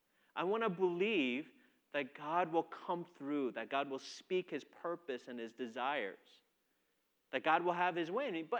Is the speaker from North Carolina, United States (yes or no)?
no; Minnesota, United States; now in Texas, United States; And I grew up in Minnesota. My wife is from Chicago, and so we're like Midwestern people.